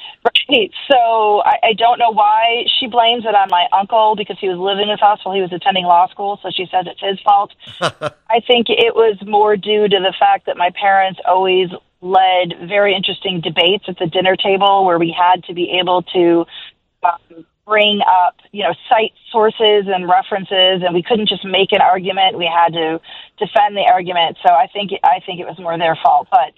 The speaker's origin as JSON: {"language": "English", "town": "Arlington Heights", "region": "Illinois", "country": "United States", "tie": "born or raised there", "said": "Well, yes, I am from, I'm born and raised in the Arlington Heights, and chose to raise my family there as well."}